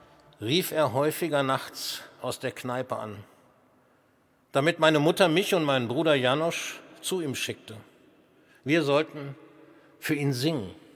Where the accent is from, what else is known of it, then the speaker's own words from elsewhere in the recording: Germany; Ich bin eine Deutsche und es ist mir wichtig, dass die Mehrheitsgesellschaft versteht, dass wir Sinti ebenfalls Deutsche sind.